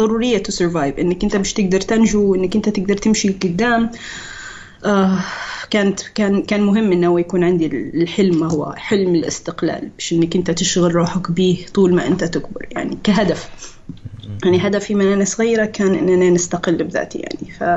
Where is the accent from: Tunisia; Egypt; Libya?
Libya; Arabic is a second language; also born or lived in Philippines; فتربيت وعشت طفولتي في الفلبين، بين الفلبين وليبيا، روحت ليبيا في 90، فما كنتش نتكلم عربي ابدا. تعلمت اللغه العربيه في صف اول، وبعدين استقرينا في ليبيا وقعدنا في ليبيا.